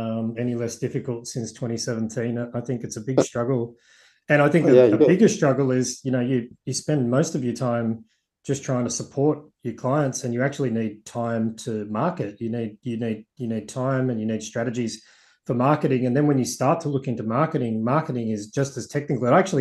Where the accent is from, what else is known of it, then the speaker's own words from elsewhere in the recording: Sydney, New South Wales, Australia; I'm from Sydney, so. You know, cold to us is when it drops below, 27 degrees Celsius.